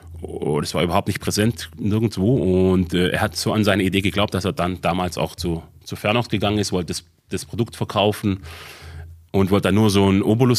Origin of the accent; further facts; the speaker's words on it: Albstadt, Baden-Württemberg, Germany; born there; geboren wirklich auf der Alp, in Albstadt sogar, gell? Also vor genau 50 Jahren, noch mehr als 50 Jahren.